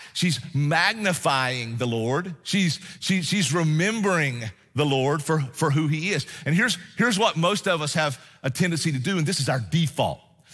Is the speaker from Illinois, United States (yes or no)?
no; Tennessee, United States; where I was born and raised up in East Tennessee, man, that was the most awesome place because the sky was so awesome.